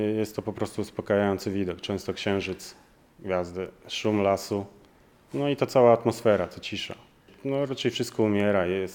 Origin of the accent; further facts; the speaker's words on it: Czarna Woda, Pomeranian Voivodeship, Poland; Pochodzę z Czarnej Wody, więc to dla mnie było naturalne, te tereny.